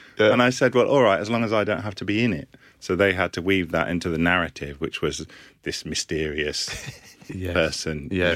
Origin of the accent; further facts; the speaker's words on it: Leicester, East Midlands, United Kingdom; also born or lived in Glasgow; now in Brighton, United Kingdom; My parents aren't from there. They lived there for a couple of years in the late 1960s and I was born. And then they left and I grew up in Leicester. And my parents are from the southeast. And now I live in Brighton.